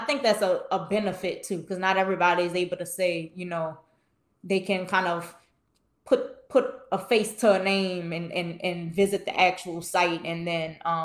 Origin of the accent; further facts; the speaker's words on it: New Orleans, Louisiana, United States; growing up in New Orleans, we there's just certain oral histories we just know.